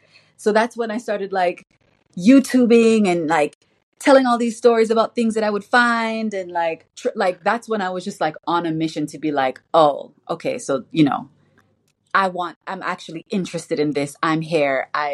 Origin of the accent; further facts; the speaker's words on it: Jamaica; I grew up in Jamaica, musical country, as everybody knows.